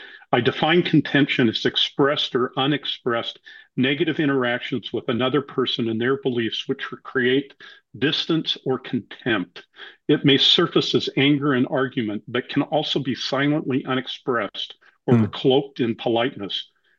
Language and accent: English; Salt Lake City, Utah, United States; also born or lived in Japan / India / West Africa / United Kingdom; I grew up in Salt Lake, but I've lived in other places. And I've served a mission in Japan. I've lived in India, lived in West Africa. I've lived in the UK.